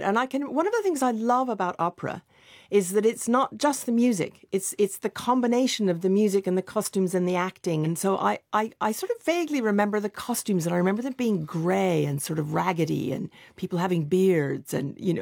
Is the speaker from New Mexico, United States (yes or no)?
yes; Los Alamos, New Mexico, United States; I discovered a world that I had been all around me growing up in Los Alamos, plants and the outdoors